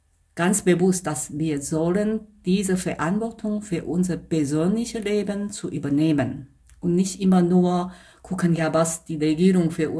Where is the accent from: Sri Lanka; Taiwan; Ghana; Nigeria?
Taiwan; German is a second language; Also ich komme ursprünglich aus Taiwan